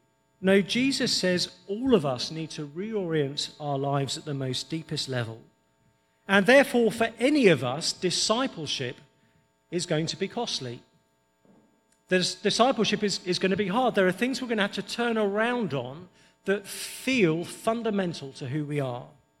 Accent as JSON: {"language": "English", "region": "England", "country": "United Kingdom", "said": "You have no idea how exhausting it is being English, by the way."}